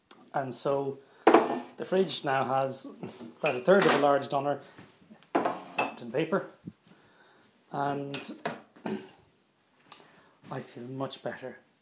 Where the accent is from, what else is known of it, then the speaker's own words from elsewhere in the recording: Ireland; It's called being Irish